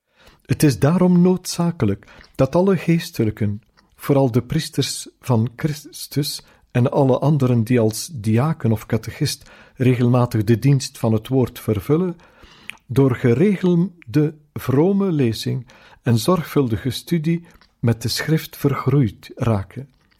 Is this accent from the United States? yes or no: no; Flanders, Belgium; dan ga ik heel veel gebaren moeten gebruiken om als Vlaming door dat land te geraken.